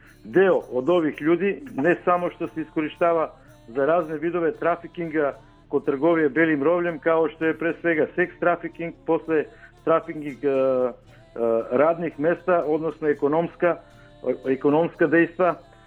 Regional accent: North Macedonia; kod nas u Makedoniji

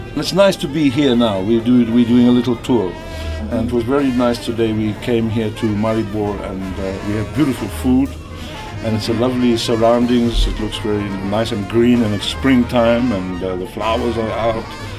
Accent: South Africa; moved away as an adult; I'm from South Africa and I grew up there. I left there when I was 24. So I grew up with the South African music and I played music with South African musicians, African musicians.

